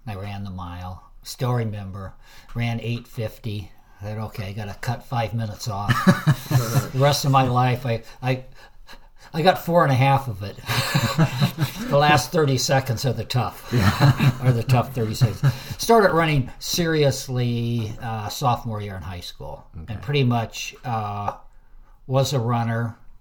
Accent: California, United States; Oh, originally north coast of California, Humboldt County. It's a born and raised on the coast, about 100 miles south of Oregon, right on the coast.

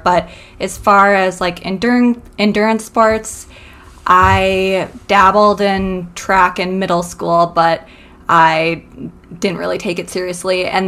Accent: Duluth, Minnesota, United States; So born and raised in Duluth.

